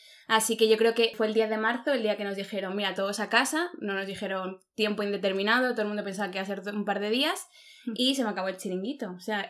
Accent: London, United Kingdom; reencuentro con mi ciudad natal. Como buena londoner.

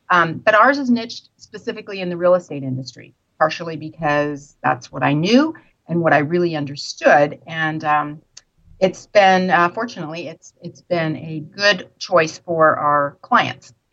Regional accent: Midwest, United States; moved away; And I'm born and raised in the Midwest and came out here and got involved in real estate

